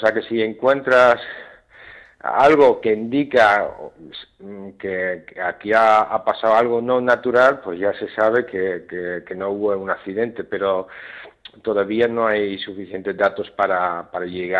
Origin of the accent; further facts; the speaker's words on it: Netherlands; Spanish is a second language; nosotros no hablamos castellano. Y bueno, soy holandés.